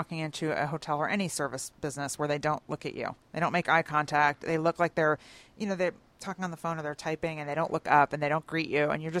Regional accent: Philadelphia, Pennsylvania, United States; now in Atlanta, United States; Yeah, when you first moved here, you're kind of like, I know. We're both from Philadelphia.

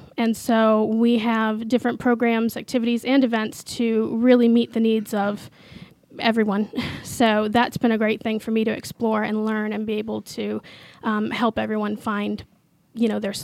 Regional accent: Florida, United States; I actually was born and raised in Southwest Florida, and for some reason didn't want to stay on the beach.

